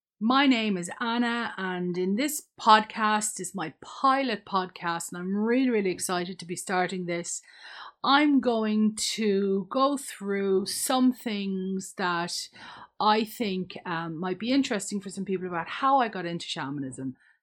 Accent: Leinster, Ireland; born there; I am an Irish person. I was born in County Wexford, which is right on the coast in the sunny southeast.

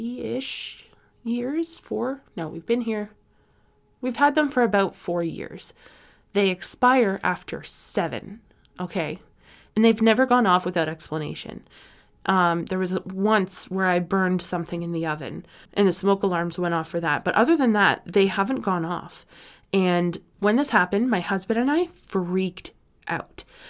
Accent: Canada; This has been That Canadian Podcast.

